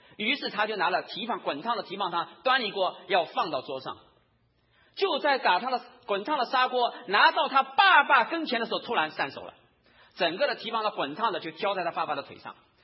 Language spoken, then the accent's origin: Chinese; Shanghai, China; accent: Shanghainese; 我们上海话叫某些女婿